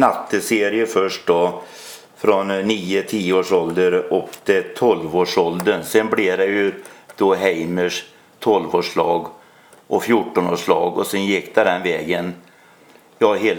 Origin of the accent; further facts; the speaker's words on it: Lidköping, Västra Götaland County, Sweden; Ja, jag föddes 1948 i Lidköping.